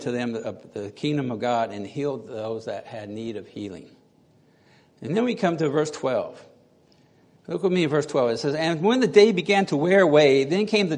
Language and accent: English; United States; And we began talking about why I, as an American, was there in Argentina.